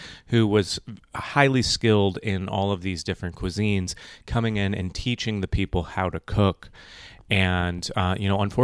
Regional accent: California, United States; I'm from California originally

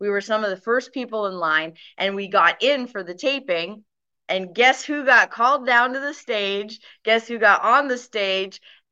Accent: Vermont, United States; I grew up in Vermont, so very small town, very kind of humble beginnings, and loved growing up in a small town and loved growing up in New England.

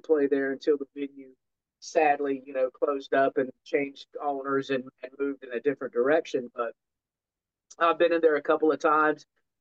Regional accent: North Carolina, United States; Well, it was really kind of crazy because I was a kid from North Carolina.

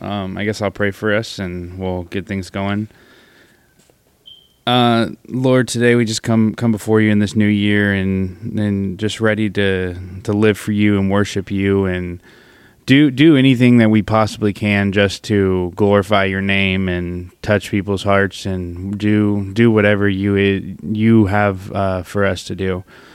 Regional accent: Louisiana, United States; I'm from Louisiana. I'm pretty sure I've said that one or two times on here, and so I'm not a big fan of New Orleans.

